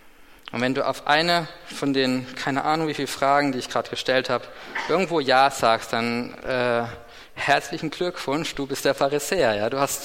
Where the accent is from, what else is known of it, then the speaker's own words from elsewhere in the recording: Germany; vielleicht wir als Deutsche noch ein bisschen extremer als so manch anderer